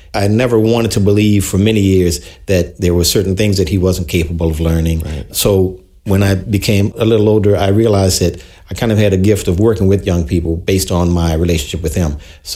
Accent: Kenner, Louisiana, United States; We grew up in Kenner, Louisiana, and at the time it was Branford, Winton, Ellis, and myself and my two parents.

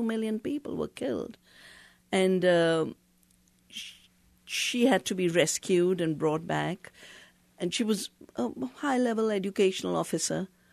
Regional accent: Doon Valley, Uttarakhand, India; Well, I grew up in the Himalaya. I was born in Doon Valley, where I've returned after giving up university research and teaching.

